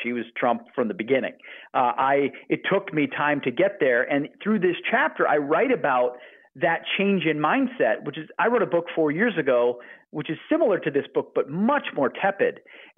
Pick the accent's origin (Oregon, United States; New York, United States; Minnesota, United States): Minnesota, United States; I'm from Minnesota originally.